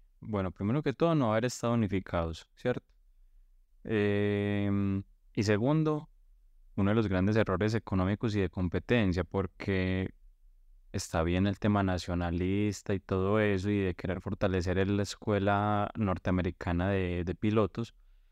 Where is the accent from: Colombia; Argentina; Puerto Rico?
Colombia; Incluso nosotros como colombianos lo vivimos